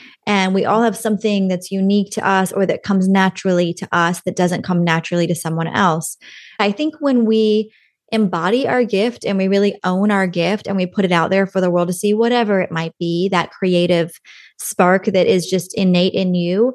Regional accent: Bossier City, Louisiana, United States; born there; I was born in Bossier City, Louisiana. It's a small city in North Louisiana.

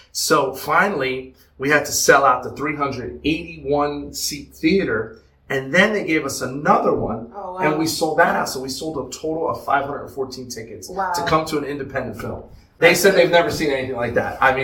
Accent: Burlington, New Jersey, United States; bringing it back to my hometown of Burlington, New Jersey

